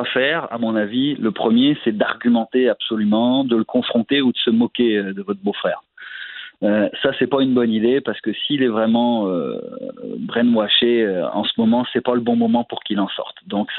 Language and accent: French; France; now in Canada; En plus, je suis français d'origine, alors je me chicane deux fois plus.